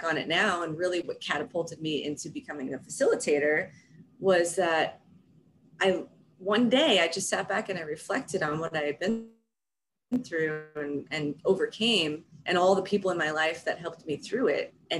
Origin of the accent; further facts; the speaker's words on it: New York, United States; I'm from New York originally, and I could not have imagined.